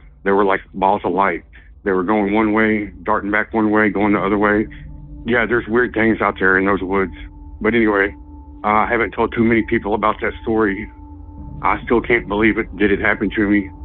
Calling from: Lumberton, Texas, United States; I'm calling from Lumberton, Texas.

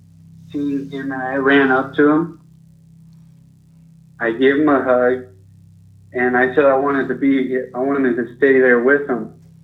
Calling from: Salt Lake City, Utah, United States; Calling from Salt Lake City, Utah.

